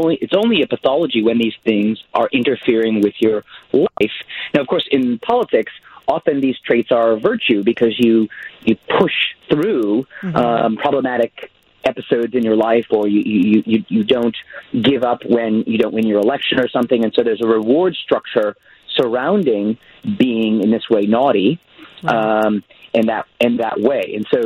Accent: Connecticut, United States; also born or lived in White Plains; now in Australia; Yes, it's because I was born in White Plains, New York, and I grew up in Connecticut.

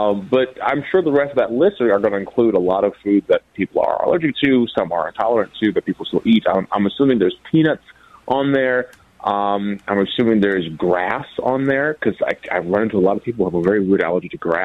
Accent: Minnesota, United States; You know, I was raised in Minnesota.

